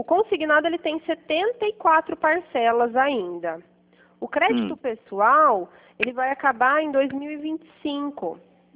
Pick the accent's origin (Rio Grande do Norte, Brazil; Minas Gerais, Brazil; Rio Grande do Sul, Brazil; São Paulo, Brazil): São Paulo, Brazil; Pirassununga; Eu sou de Pirassununga.